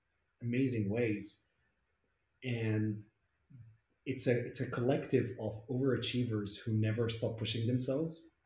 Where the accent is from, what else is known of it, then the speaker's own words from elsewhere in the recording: Abu Dhabi, United Arab Emirates; I grew up in Abu Dhabi in the UAE.